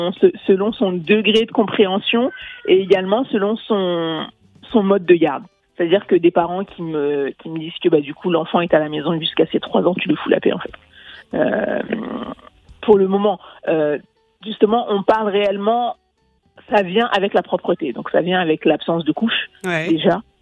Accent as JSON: {"language": "French", "country": "France", "tie": "born or raised there", "also_born_or_lived": "Mali", "said": "moi-même, je suis née au Mali et j'ai grandi en France, donc j'ai ces deux cultures à l'intérieur de moi."}